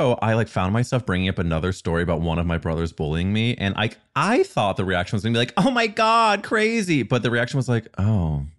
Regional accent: Midwest, United States; Mine was very much like there were no out people growing up in the Midwest.

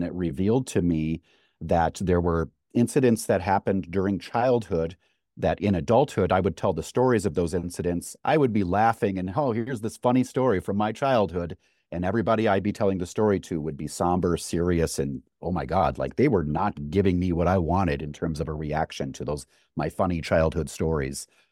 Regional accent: Wisconsin, United States; I came from Wisconsin. I'm an upper Midwestern boy and with everything that goes along with.

